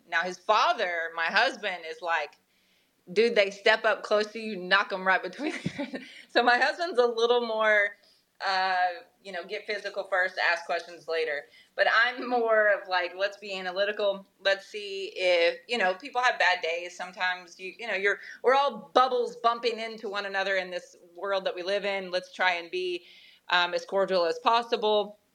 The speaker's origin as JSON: {"language": "English", "region": "Florida", "country": "United States", "tie": "born or raised there", "said": "I grew up in Florida, so racial slurs against Spanish-speaking people was much more prominent."}